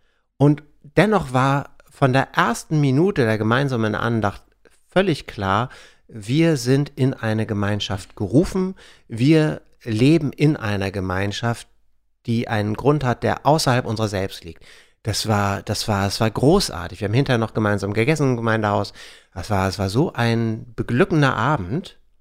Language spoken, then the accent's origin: German; Büchen, Schleswig-Holstein, Germany; Ich komme ja aus Büchen an der ehemaligen innerdeutschen Grenze